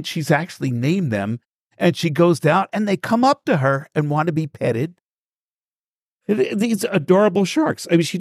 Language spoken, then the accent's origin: English; New York, United States; I grew up in New York, and there was a thing called Million Dollar Movie